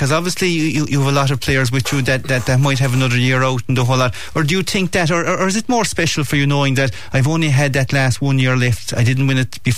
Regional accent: County Kerry, Ireland; I'm from South Kerry, lads.

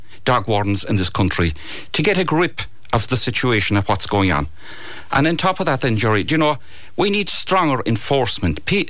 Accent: Munster, Ireland; I'm from West of Dingle.

